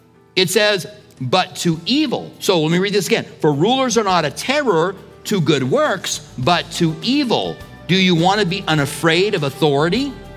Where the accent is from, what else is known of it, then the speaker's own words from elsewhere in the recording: United States; But I'm way for the United States. I live here. I'm an American.